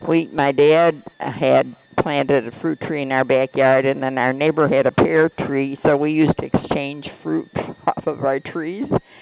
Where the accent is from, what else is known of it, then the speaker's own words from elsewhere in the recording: Buffalo, New York, United States; born there; I was born in Buffalo. I can remember where we lived.